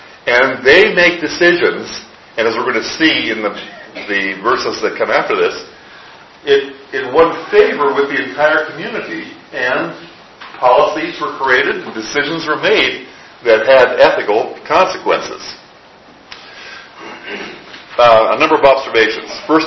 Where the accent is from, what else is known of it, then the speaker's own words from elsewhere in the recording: Midwest, United States; When I grew up in the Midwest, special needs children were put in a special home in the state.